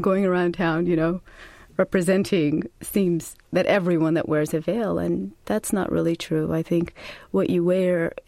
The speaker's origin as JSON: {"language": "English", "town": "San Diego", "region": "California", "country": "United States", "tie": "born or raised there", "said": "And I grew up in San Diego, you know, the same as every other American child, you know, at the beach, you know, wonderful upbringing. And moved to the Bay Area in my around when I was about 18, 19."}